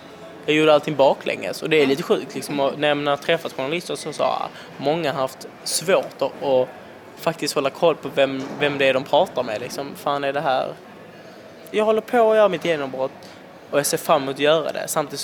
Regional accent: Italy; now in Sweden; eftersom jag är italienare, så jag har alltid velat prova Italien.

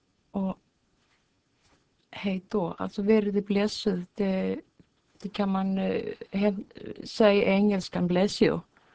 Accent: Reykjavik, Capital Region, Iceland; Ja, förutsättningarna finns i alla fall eftersom jag är född och uppväxt i Reykjavik.

